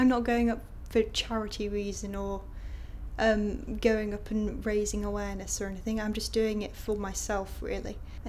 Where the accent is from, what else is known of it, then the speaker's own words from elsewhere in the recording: Leeds, Yorkshire and the Humber, United Kingdom; I'm 17, born on the 20th of October 1991, and I'm from Leeds in Yorkshire.